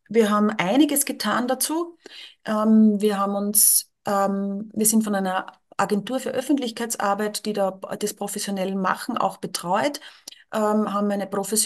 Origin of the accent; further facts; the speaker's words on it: Lower Austria, Austria; Aber das sehen wir einfach hier auch bei uns in Niederösterreich und natürlich auch in Österreich.